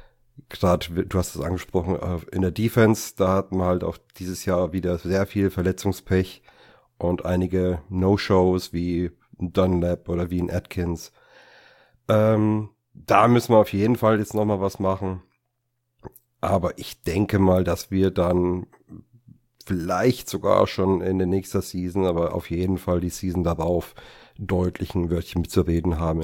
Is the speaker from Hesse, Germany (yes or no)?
no; Aschaffenburg, Bavaria, Germany; Ich komme aus der Nähe von Frankfurt, nennt sich Aschaffenburg, ist gerade noch Bayern